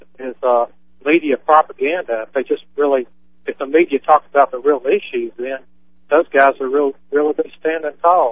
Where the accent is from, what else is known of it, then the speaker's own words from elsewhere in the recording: Alabama, United States; Yeah, I'm from Alabama.